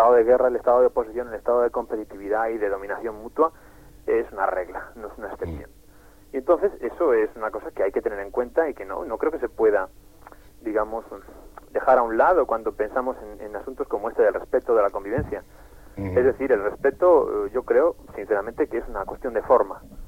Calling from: Madrid, Community of Madrid, Spain; de Madrid.

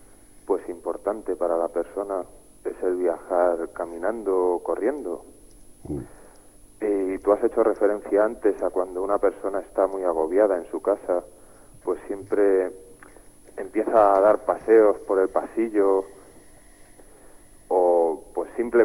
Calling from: Madrid, Community of Madrid, Spain; de Madrid.

